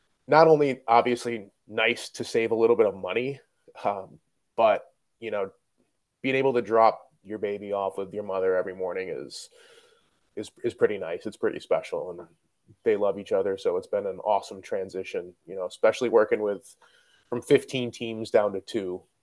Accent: Syracuse, New York, United States; I'm from the Syracuse area.

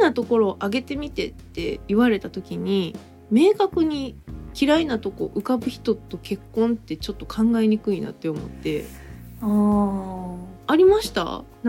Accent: Kansai, Japan; でも本当になんかこれは関西人やからとかじゃないし

